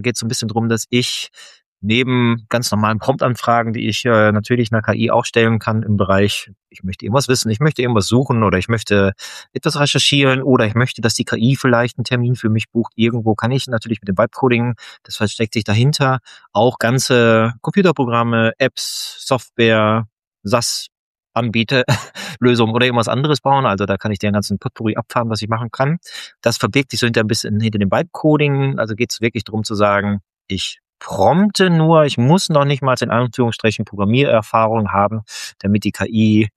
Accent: Dortmund, North Rhine-Westphalia, Germany; born there; weil ich bin gebürtiger Dortmunder

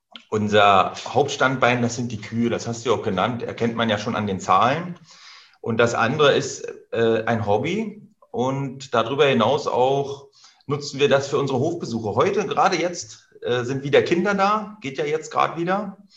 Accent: East Germany, Germany; ich bin ja ein Kind der DDR. Ich bin 79 geboren

